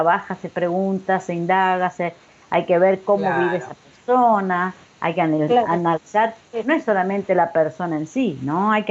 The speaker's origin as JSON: {"language": "Spanish", "town": "Rafaela", "region": "Santa Fe", "country": "Argentina", "said": "Soy de Rafael, la provincia de Santa Fe."}